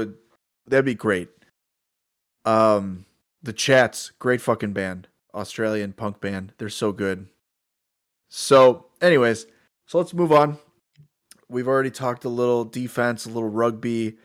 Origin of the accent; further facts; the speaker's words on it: United States; being American, we're like, we only play football